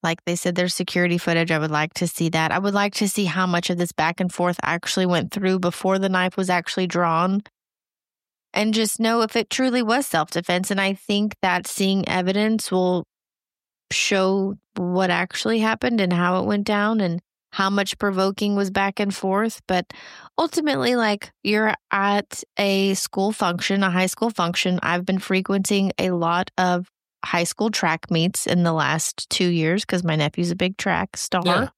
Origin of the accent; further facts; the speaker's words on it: the South, United States; I'm a Southerner.